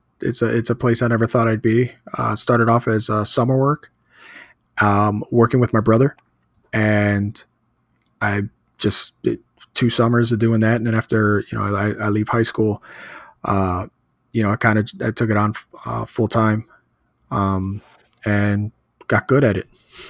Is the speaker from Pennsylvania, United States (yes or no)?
no; Chicago, Illinois, United States; now in Florida, United States; I'm not. I was born and raised in Chicago. That's where my heart's at. My family still lives there.